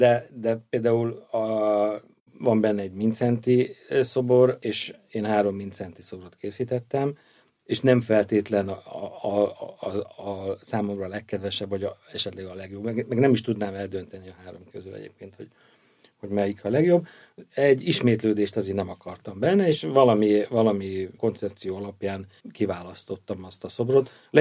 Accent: Balassagyarmat, Nógrád, Hungary; born there; Balassagyarmaton, tehát a szülővárosom

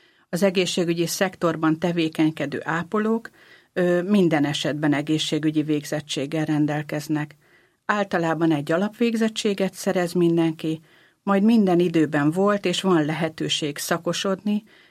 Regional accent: Esztergom, Komárom-Esztergom, Hungary; Én 1975-ben születtem Esztergomban, így aztán vidéken nőttem fel, és vidéken jártam a középiskolába is.

